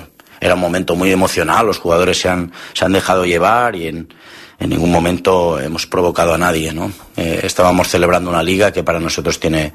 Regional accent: Catalonia, Spain; suposo que així som els catalans

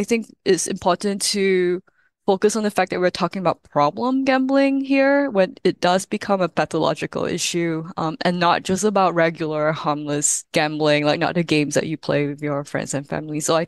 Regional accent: Singapore; I'm from Singapore

